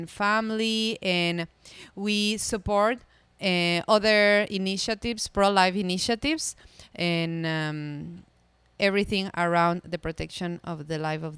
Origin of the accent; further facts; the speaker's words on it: Ecuador; now in United States; and I'm from Ecuador, but I moved to Hawaii.